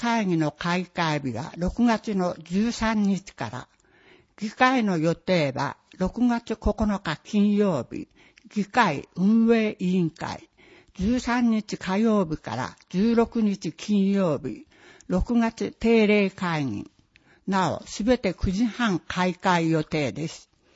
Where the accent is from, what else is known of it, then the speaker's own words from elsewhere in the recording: Kuriyama, Hokkaido, Japan; 生まれも育ちも栗山町の私には、他の市町村とは比べる術はないが